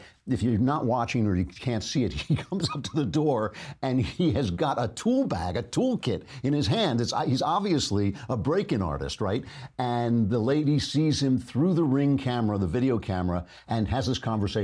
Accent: New York, United States

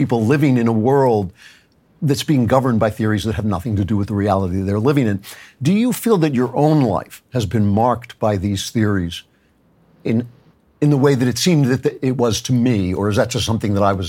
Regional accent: Great Neck, New York, United States; I grew up in Great Neck

